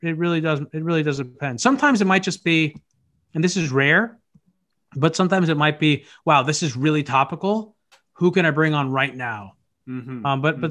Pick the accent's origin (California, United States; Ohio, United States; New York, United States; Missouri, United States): Ohio, United States; Cincinnati; born there; also born or lived in Italy; Well, I'm Greek American. I was born in Cincinnati right after my parents moved here, and we moved around a lot growing up, and we went back to Greece every single summer.